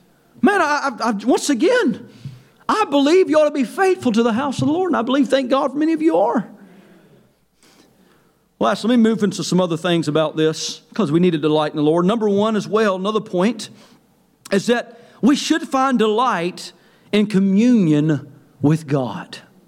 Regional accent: North Carolina, United States; I know I'm from North Carolina

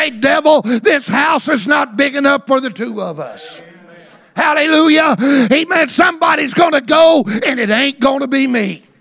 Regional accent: Texas, United States; The Texas Revolution. I'm a Texan. I can't help it. I talk about it.

